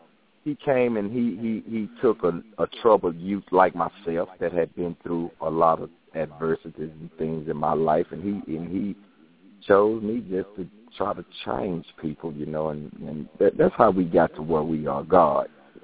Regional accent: Dallas, Texas, United States; Well, yes, I'm born and raised in South Central Dallas, also known as Joppy. Pretty sure everybody know it as Joppy.

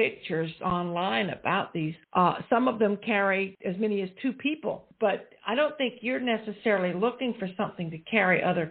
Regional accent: Walterboro, South Carolina, United States; This was in my hometown of Walterboro, South Carolina, which hasn't grown much in about 300 years. It's still a very small town, mostly farming community.

